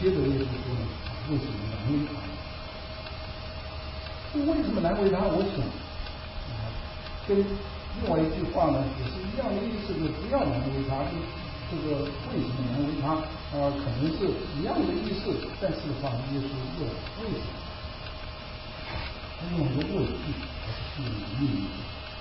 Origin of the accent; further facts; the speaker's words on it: Northeast China, China; 我们东北人邀请他们来参加聚会